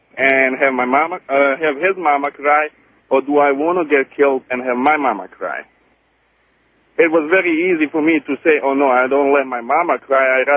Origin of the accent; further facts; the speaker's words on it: Bosnia & Herzegovina; My father was a Vietnam veteran. I grew up in Bosnia.